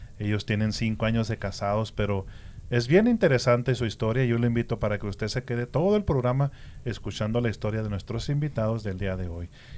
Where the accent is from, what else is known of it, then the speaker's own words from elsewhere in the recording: Delicias, Chihuahua, Mexico; Pues yo soy de Delicia, Chihuahua, ¿verdad?